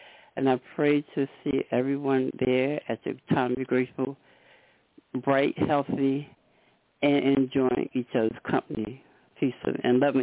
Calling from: Trenton, New Jersey, United States; from Trenton, New Jersey.

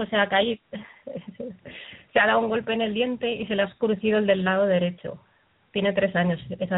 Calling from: Madrid, Community of Madrid, Spain; de Madrid.

